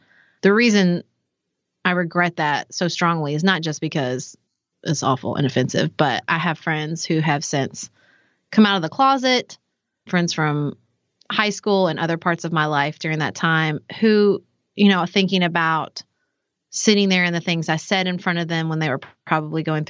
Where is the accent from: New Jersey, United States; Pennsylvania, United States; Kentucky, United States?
Kentucky, United States; Paducah; So for me, I grew up in Paducah, obviously, and in a Southern Baptist church